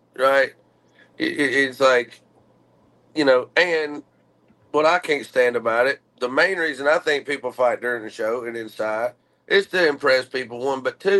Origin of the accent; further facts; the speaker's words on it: Georgia, United States; I'm from Georgia, and we don't play all that.